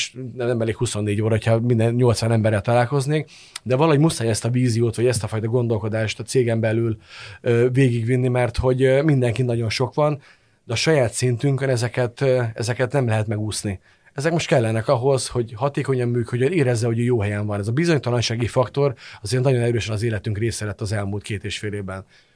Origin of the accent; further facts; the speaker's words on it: Hungary; magyarként hazai pályán vagyok